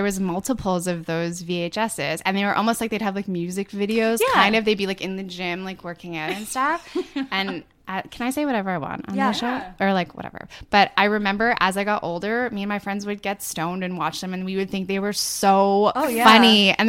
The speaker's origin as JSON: {"language": "English", "town": "Vancouver", "region": "British Columbia", "country": "Canada", "said": "So I'm from Vancouver, British Columbia, beautiful British Columbia."}